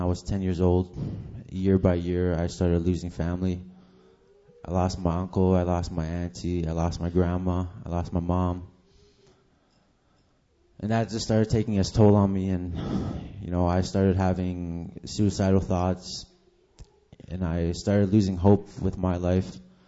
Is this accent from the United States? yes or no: no; Big Trout Lake, Ontario, Canada; I'm from Big Trout Lake, Ontario, Canada.